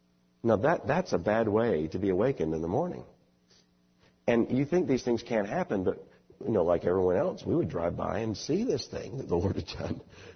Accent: Florida, United States; Now, growing up in Florida, I am aware of what a sinkhole is.

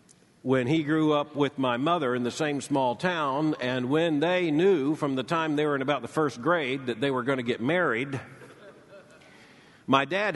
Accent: Lakeland, Florida, United States; And growing up in Polk County, Florida, just about everyone I knew went to church.

